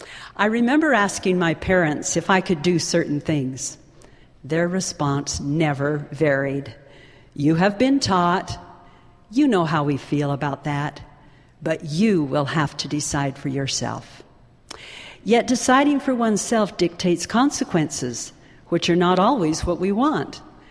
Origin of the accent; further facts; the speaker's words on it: Alberta, Canada; Life was simpler years ago in my hometown on the Canadian prairie.